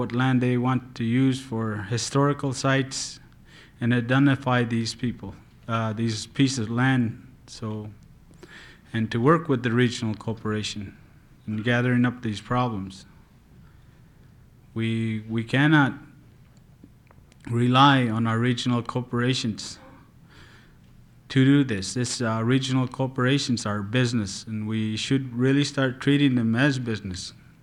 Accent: Copper Center, Alaska, United States; I'm from Copper Center Village.

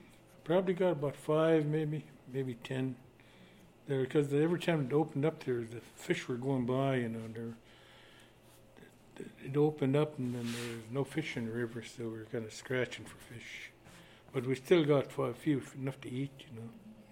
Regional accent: Holy Cross, Alaska, United States; I grew up here in Holy Cross and I was born in 1954.

